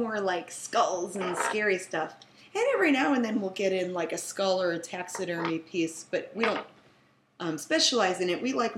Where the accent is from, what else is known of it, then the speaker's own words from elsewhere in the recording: Euclid, Ohio, United States; Like, I grew up in Euclid, and they used to have Euclid Square Mall.